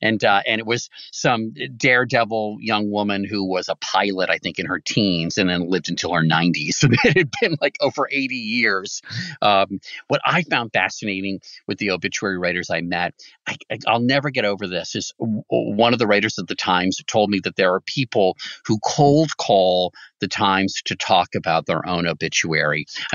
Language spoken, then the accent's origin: English; Washington, District of Columbia, United States; Growing up in the Washington, D.C. area, there were two daily papers when I was a kid